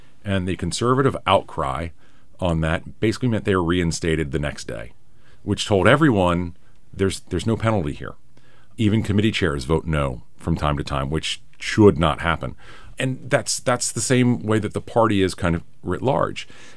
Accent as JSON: {"language": "English", "town": "Winston-Salem", "region": "North Carolina", "country": "United States", "tie": "born or raised there", "said": "I was home. I'm from North Carolina. And if you grew up in the Winston-Salem area like I did, the Andy Griffith Show is on every afternoon on local TV."}